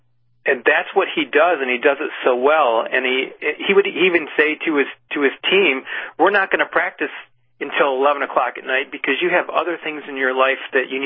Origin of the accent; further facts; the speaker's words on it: Michigan, United States; And he was actually born in my home state of Michigan.